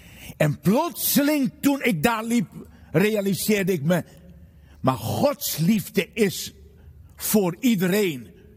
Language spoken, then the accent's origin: Dutch; Suriname; Het was in februari van dit jaar dat ik in Suriname was, waar ik vandaan kwam.